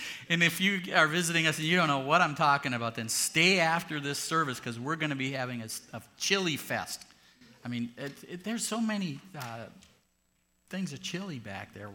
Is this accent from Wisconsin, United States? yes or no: yes; Wisconsin, United States; I grew up right outside of the Green Bay Area